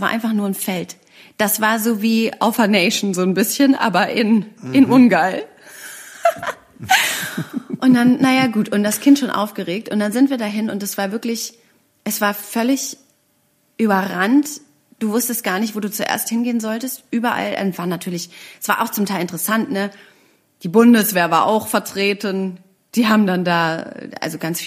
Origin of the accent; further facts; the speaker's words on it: Berlin, Germany; Das sind wir Berliner nicht gewöhnt.